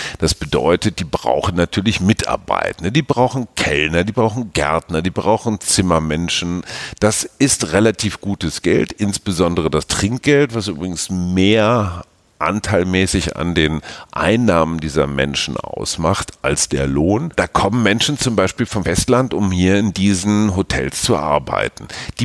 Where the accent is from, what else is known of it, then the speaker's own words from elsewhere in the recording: Münster, North Rhine-Westphalia, Germany; Das zeigt, du hast irgendwie einen Schweizer Hintergrund, der ist aber quasi angelernt, weil wir stammen beide aus Münster.